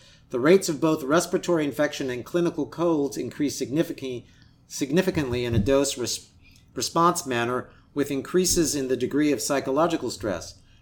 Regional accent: California, United States; now in New York City, United States; I'm from California.

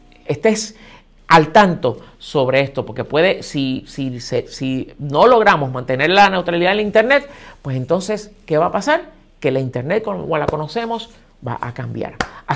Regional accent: Puerto Rico; nosotros puertorriqueños, que también somos ciudadanos de Estados Unidos

